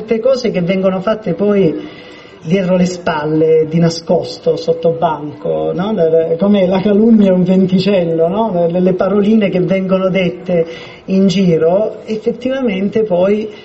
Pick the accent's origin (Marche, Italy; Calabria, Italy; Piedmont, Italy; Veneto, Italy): Calabria, Italy; Polistena; le dico adesso perché sono nel mio paese, sono a Polistena, sono qui che queste cose sono accadute